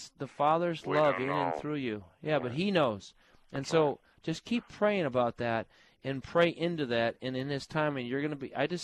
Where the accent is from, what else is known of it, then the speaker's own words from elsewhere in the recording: Chicago, Illinois, United States; I know exactly where that is. I grew up in Chicago.